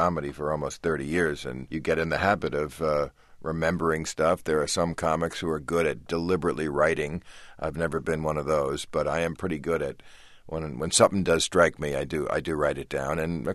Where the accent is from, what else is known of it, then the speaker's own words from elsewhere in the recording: Ireland; I'm Irish, you know. Irish people get mad at anything.